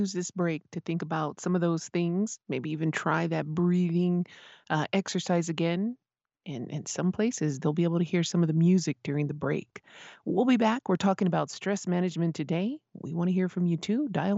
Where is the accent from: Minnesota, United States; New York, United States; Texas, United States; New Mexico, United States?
New Mexico, United States; Isleta Pueblo; from Isleta Pueblo